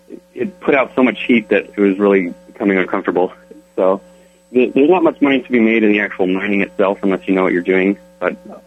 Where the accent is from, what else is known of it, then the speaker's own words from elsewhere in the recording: Colorado, United States; moved away as an adult; now in Dubai, United Arab Emirates; I'm not originally from Dubai. I'm from Colorado, but I moved to Dubai right after college